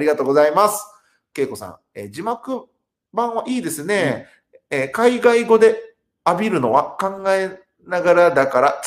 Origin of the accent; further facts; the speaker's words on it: Tenri, Nara, Japan; 僕が天理出身ってことも知ってるという方だから